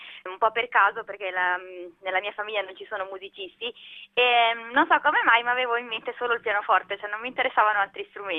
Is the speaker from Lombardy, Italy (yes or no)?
yes; Angera, Lombardy, Italy; born there; Io sono nata ad Angera, in provincia di Varese, e ho studiato poi al Conservatorio Puccini di Gallarate, dove poi mi sono diplomata.